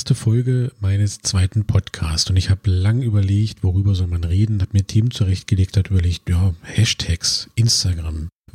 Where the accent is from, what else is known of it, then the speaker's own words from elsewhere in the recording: Cottbus, Brandenburg, Germany; Ich komme aus Cottbus und habe das Glück, dass der Spreewald nicht sehr weit weg ist.